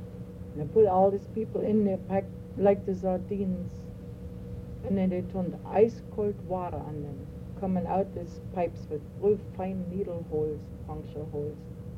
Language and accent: English; Dessau, Saxony-Anhalt, Germany; "How come I have an accent where I'm from Germany?" And I said, "Yeah," and he wanted to know the town. I said, "From Dessau.